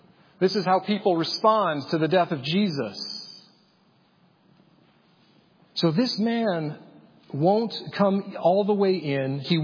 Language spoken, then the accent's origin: English; Illinois, United States; I grew up outside of Chicago. I pastored outside of Chicago.